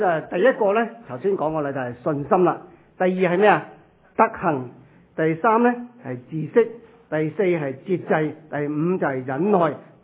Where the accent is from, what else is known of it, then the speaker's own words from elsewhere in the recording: China; 大多数我们中国人呢都是好，即是有好多人呢都没有做运动的习惯。